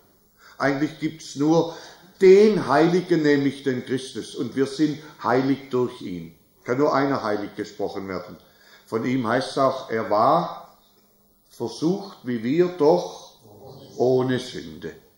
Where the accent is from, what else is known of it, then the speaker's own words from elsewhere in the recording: Germany; So wie wir eben, wir sind Deutsche.